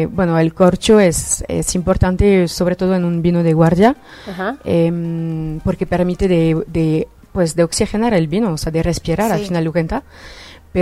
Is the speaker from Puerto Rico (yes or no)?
no; France; Spanish is a second language; yo soy francesa